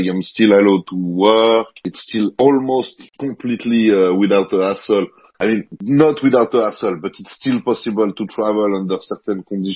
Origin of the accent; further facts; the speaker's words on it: Geneva, Switzerland; from Geneva, Switzerland.